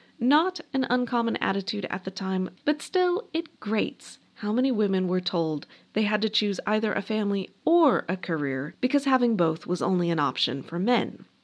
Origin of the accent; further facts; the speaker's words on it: New Mexico, United States; The fact that I'm from New Mexico is not in any way relevant to that entirely unbiased, sober assessment.